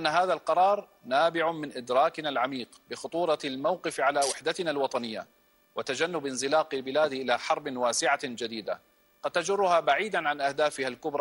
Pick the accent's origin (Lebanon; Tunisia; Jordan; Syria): Syria; نحن أبناء سوريا نعرف جيدا من يحاول جرنا إلى الحرب